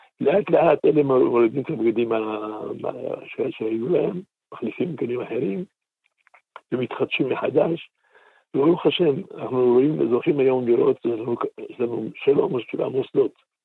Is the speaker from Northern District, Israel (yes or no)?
yes; Safed, Northern District, Israel; born there; אנחנו לא הגענו לצפת, אנחנו נולדנו בצפת.